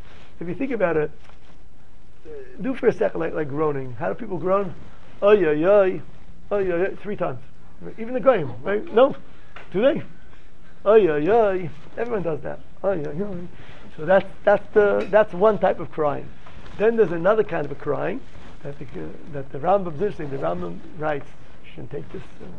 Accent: Silver Spring, Maryland, United States; You know, we're from Silver Spring.

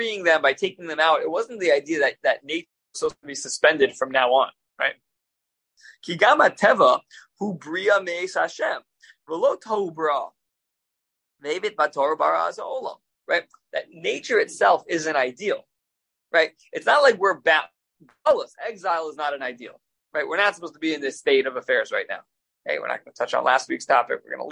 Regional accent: New York, United States; I grew up in New York on the South Shore, you know, right near Long Beach, right near Atlantic Beach.

